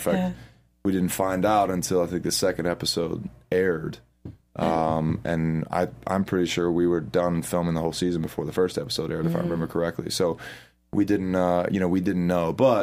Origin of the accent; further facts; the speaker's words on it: the South, United States; accent: Southern; I learned that my Southern accent is my actual accent.